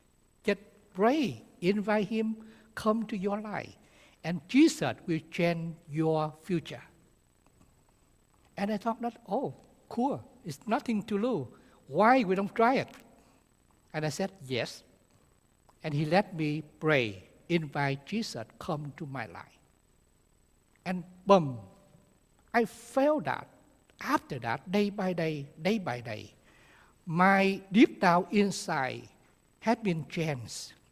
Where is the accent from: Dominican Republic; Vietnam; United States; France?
Vietnam; English is a second language; You should know that I'm growing up in the Buddhism family. Like a lot of Vietnamese, we blame that we are a Buddhist worship ancestor or something like that.